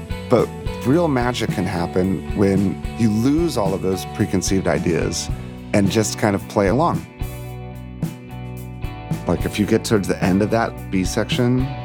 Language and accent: English; Virginia, United States; I was raised in Virginia outside of Washington, D.C.